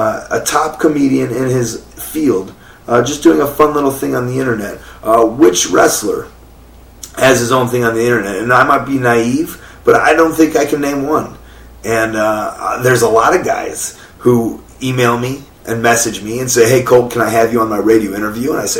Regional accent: Chicago, Illinois, United States; I grew up in Chicago listening to The Loop, which is all Johnny Brandmeier, Kevin Matthews, Howard Stern

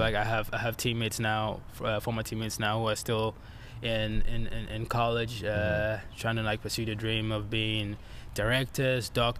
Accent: Ghana; So I'm from Ghana, West Africa.

